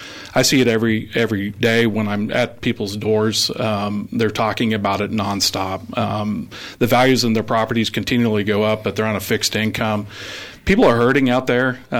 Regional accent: Arkansas City, Kansas, United States; I've lived most of my life in the Flint Hills. I grew up in Arkansas City at the southern Flint Hills near the Oklahoma border. My parents still live there

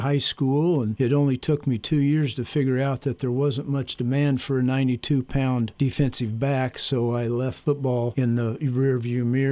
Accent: Hoopeston, Illinois, United States; I grew up in Hoopston on the farm

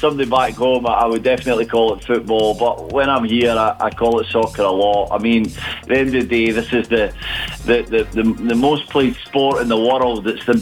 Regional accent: Scotland, United Kingdom; moved away as an adult; now in Toronto, Canada; I still live in Toronto, Canada, which is a wonderful city and a great country, but as you can tell by my accent and my pride, I'm still very much a Scotsman, and very proud to be from Scotland and love most things about Scotland.

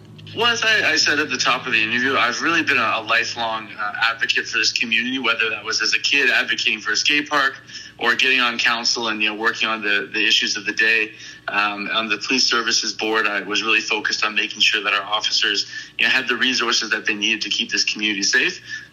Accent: Belleville, Ontario, Canada; also born or lived in Kingston; I bought a home here in Belleville, kind of came back to my hometown after going out to and getting educated in Kingston

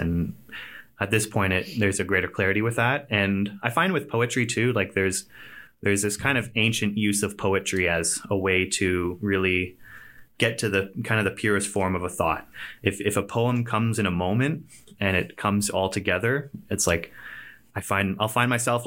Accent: Richmond Hill, Ontario, Canada; also born or lived in Peterborough; I'm from Richmond Hill, originally, an old school Richmond Hillbilly, just north of Toronto. And although I also have spent many years in Peterborough as well, my heart's also out there, and I go back there pretty regularly, too.

